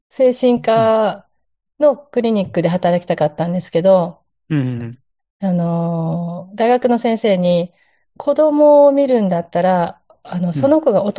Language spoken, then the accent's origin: Japanese; Hita, Oita, Japan; 私自身実は大分県日田市の生まれ育ちで、本当目の前が川で、